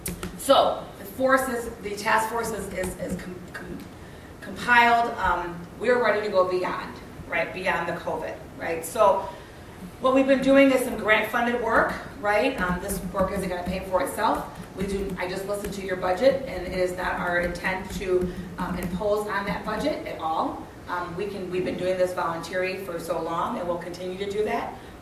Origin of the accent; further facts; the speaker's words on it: Kenosha, Wisconsin, United States; because I'm born and raised in Kenosha. Aside from college, this has been my home. I've raised my three adult children here.